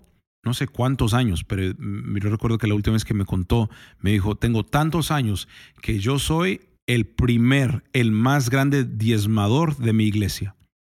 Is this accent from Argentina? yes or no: no; Mexico; simplemente porque vengo de México